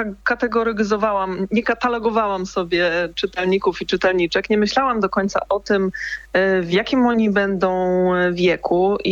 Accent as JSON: {"language": "Polish", "town": "Dzierżoniów", "region": "Lower Silesian Voivodeship", "country": "Poland", "said": "Tak, ja jestem z Dolnego Śląska, z Dzierżoniowa. To tutaj mamy blisko granicę z Niemcami"}